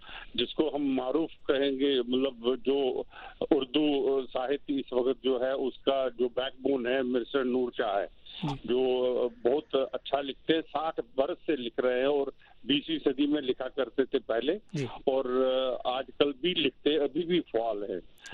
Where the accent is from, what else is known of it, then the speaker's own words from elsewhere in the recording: Jammu and Kashmir, India; born there; جی جناب، میں کشمیر میں پیدا ہوا ہوں، اور کشمیر میں ایک جگہ ہے واضح پورہ۔